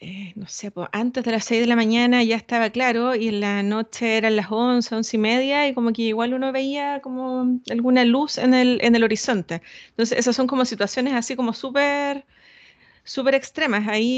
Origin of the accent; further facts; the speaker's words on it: Magallanes, Chile; yo soy magallánica y allá como que la luz, el ciclo de la luz es como bien extremo